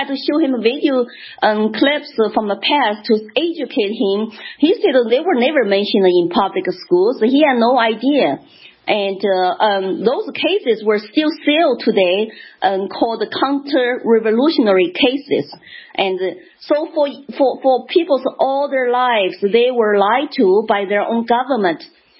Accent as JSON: {"language": "English", "region": "Sichuan", "country": "China", "tie": "born or raised there", "second_language": "English", "moved": "as an adult", "said": "or they're going to send my personnel file to my hometown, which is Southwest Sichuan Province."}